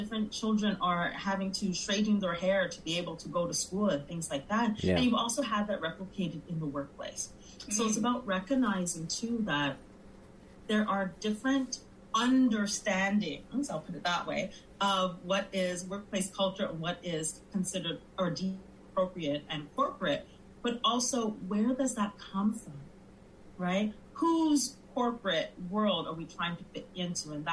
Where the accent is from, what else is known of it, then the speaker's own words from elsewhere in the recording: Montreal, Quebec, Canada; now in Toronto, Canada; So myself as a Black woman of Caribbean descent, born and raised in Montreal, now living in the GTA, there are different selves there.